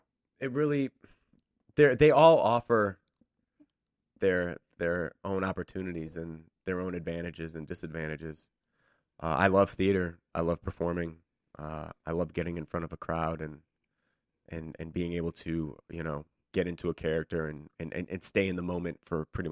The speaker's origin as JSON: {"language": "English", "town": "Oak Park", "region": "Illinois", "country": "United States", "tie": "born or raised there", "said": "I grew up on the West Side in Oak Park, which is known for its Frank Lloyd Wright homes and the birthplace of Ernest Hemingway."}